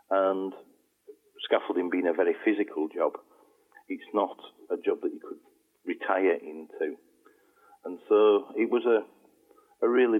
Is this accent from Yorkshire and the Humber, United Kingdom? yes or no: yes; Sheffield, Yorkshire and the Humber, United Kingdom; I am originally from Sheffield. I've got family roots over there and friends over there.